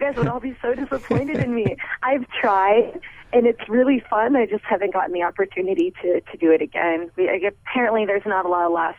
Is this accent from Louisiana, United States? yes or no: no; South Dakota, United States; the Pierre, South Dakota concept a few times. I think that they really like the idea of going back to my home state and filming in some areas there as well